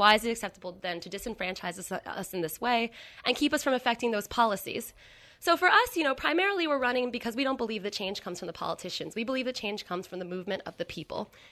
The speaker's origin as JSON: {"language": "English", "region": "California", "country": "United States", "said": "And I come from California where, you know, the college tuitions have gone up 316% in just the last 10 years."}